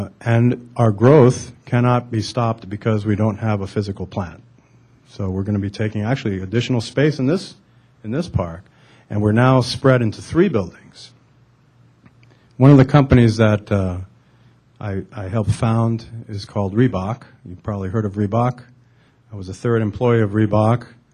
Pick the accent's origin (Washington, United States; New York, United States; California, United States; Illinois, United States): California, United States; I grew up in Northern Cal, lived all over the country, but recently, you know, came here from New England.